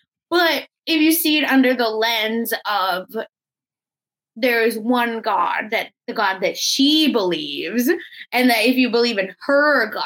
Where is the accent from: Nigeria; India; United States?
India; me as a person, you know, person of color, as an immigrant, as an Indian, as a Jew